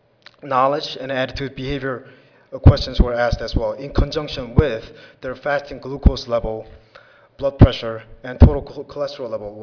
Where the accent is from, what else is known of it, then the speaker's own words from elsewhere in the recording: New York City, New York, United States; I'm from New York City, and there are about 8 million residents in New York City